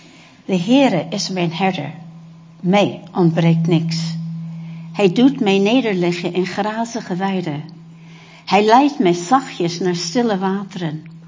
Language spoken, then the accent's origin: Dutch; Japan; born or raised there